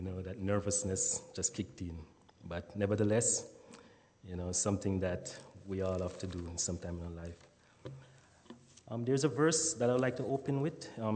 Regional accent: Kingston, Jamaica; born there; I was born in Kingston, Jamaica. Elders of 9 children, and that's 8 boy and 1 girl

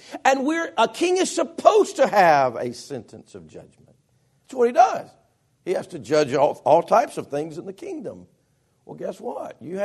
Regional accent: United States; When I think of a sentence as just an American, I think of a sentence.

